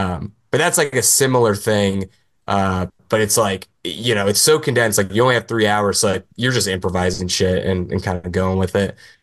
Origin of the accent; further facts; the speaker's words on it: Coudersport, Pennsylvania, United States; also born or lived in Tennessee; So originally I'm from Tennessee, lived there till I was like 10. My whole family's down there still. And then went to like middle school and high school in middle of nowhere, Pennsylvania.